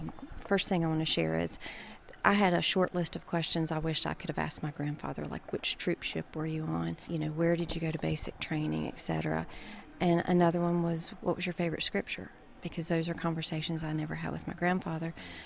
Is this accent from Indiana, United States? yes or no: no; North Carolina, United States; We're from North Carolina, the mountains of North Carolina, actually.